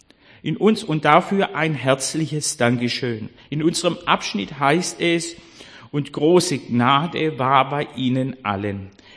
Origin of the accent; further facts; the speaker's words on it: Korntal, Baden-Württemberg, Germany; In meiner Heimatgemeinde Korntal, das war ja eine Neugründung Anfang des 19. Jahrhunderts, wo man die Menschen, die nach den Osten auswanderten, sammelte, fromme Leute